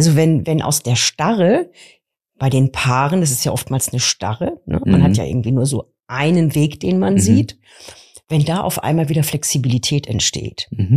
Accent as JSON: {"language": "German", "region": "Bavaria", "country": "Germany", "tie": "born there", "lives_now": "Hamburg, Germany", "said": "Ich bin Ende 50. Ich lebe seit über 25 Jahren in Hamburg. Bin gebürtige Unterfränkin"}